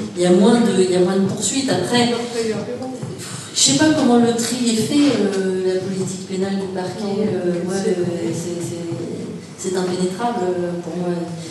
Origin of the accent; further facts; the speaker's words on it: Lille, Hauts-de-France, France; Moi je suis lilloise, hein, et puis je suis dans ma ville.